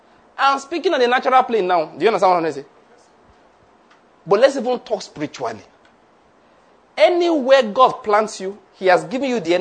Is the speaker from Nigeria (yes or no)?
yes; Nigeria; But I'm a Nigerian, I understand Nigeria.